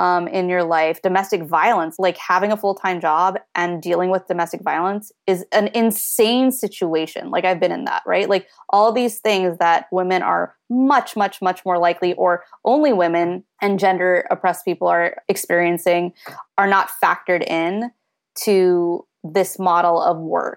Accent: Philippines; My family, you know, we're Filipino, right? And like one of the common experiences among Filipinos, almost universal, is family separation.

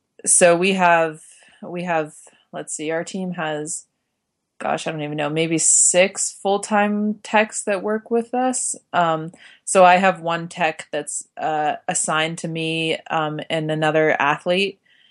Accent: Park City, Utah, United States; Yeah, so I grew up in Park City, Utah. And so, I mean, alpine skiing is for sure a way of life there.

